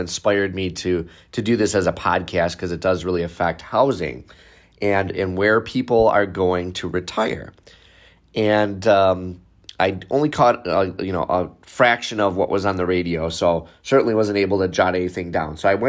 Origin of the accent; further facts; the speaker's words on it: Wisconsin, United States; And then fifth on the list, this was kind of surprising to me, Wisconsin. My home state.